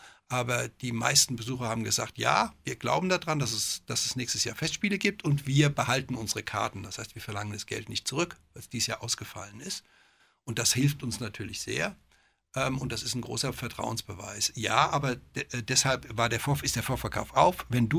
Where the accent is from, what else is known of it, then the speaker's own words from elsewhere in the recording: Northern Germany, Germany; Als Norddeutscher kann einem so ein Lapsus mal passieren.